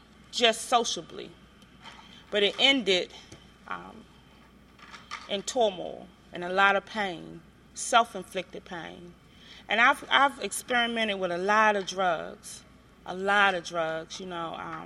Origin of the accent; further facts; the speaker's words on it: Washington, District of Columbia, United States; I'm originally from the Rock Creek area, born and raised in the Washington, D.C. metropolitan area, uptown, you know.